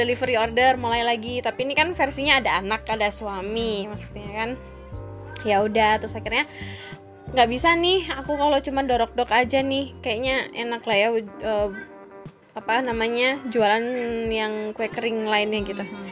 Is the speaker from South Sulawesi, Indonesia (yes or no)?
no; Kediri, East Java, Indonesia; bludak banget di kotaku waktu itu di Kediri kan